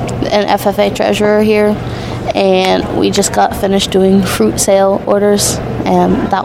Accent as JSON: {"language": "English", "town": "Blanchester", "region": "Ohio", "country": "United States", "said": "I'm from Blanchester."}